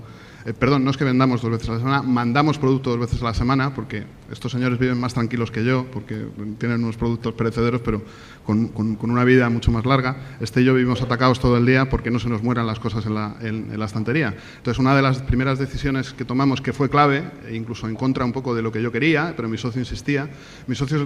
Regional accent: Almería, Andalusia, Spain; No, con nosotros no, somos almerienses y trabajamos de otra forma, ¿no?

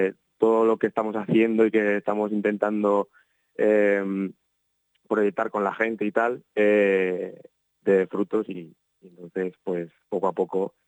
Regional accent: Petrer, Valencian Community, Spain; Arturo es de Monóvar, yo soy de Petrer

